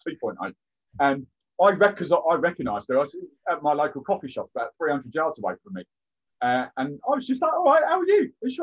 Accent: South West England, United Kingdom; also born or lived in East Anglia; now in Cambridge, United Kingdom; Proud Cornishman. I was born and bred in Cornwall, so I always get down there. Massively proud Cornishman. I've lived up in East Anglia most of my life, though. I'm currently down sort of just south of Cambridge.

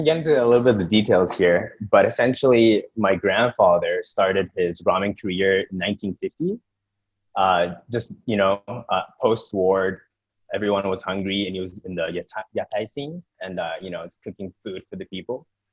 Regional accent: Canada; born there; I was born in Canada, but I'm Japanese

